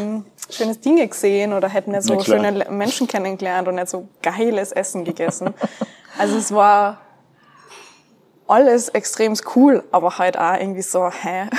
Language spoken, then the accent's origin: German; Salzburg, Austria; In Salzburg.